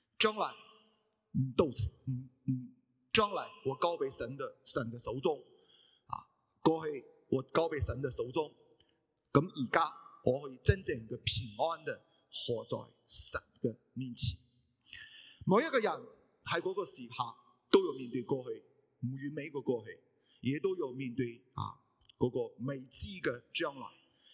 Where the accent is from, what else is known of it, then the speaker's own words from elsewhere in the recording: Shandong, China; 按照我们山东人的规矩呢